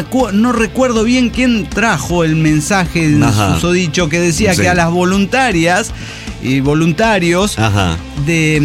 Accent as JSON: {"language": "Spanish", "country": "Honduras", "lives_now": "Ontario, Canada", "said": "Bueno, soy originario de Honduras, quiero contarles brevemente mi historia."}